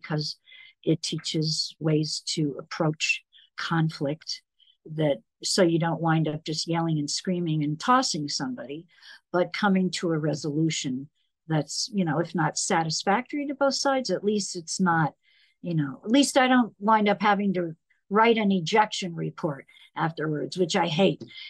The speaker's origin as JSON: {"language": "English", "region": "New York", "country": "United States", "tie": "born or raised there", "said": "because I grew up in New York. I didn't need to know how to drive."}